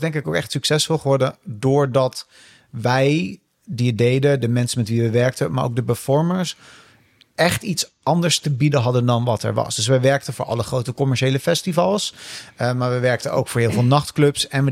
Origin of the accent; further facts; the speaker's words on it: Montfort, Limburg, Netherlands; Samen met Wietske doe ik dit. Wij komen allebei uit Montfort. We kennen elkaar dus al heel lang.